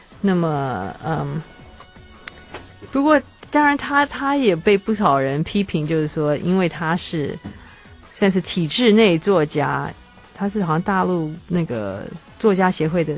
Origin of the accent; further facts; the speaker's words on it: Taiwan; 那么延安讲话这个事情可能要大陆人才会懂，我们台湾人不太会知道哦。